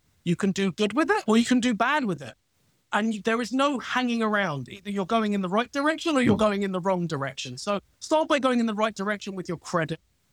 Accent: United Kingdom; accent: British; You can learn this by my weird British accent.

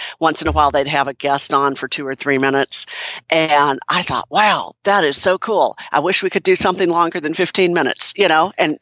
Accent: Minneapolis, Minnesota, United States; when I was growing up, I grew up in the Minneapolis area and we listened to WCCO

